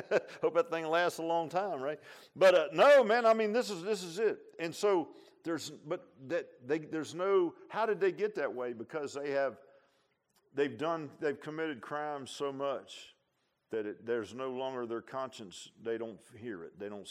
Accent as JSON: {"language": "English", "town": "Virginia Beach", "region": "Virginia", "country": "United States", "tie": "born or raised there", "said": "Lo and behold, I grew up in Virginia Beach"}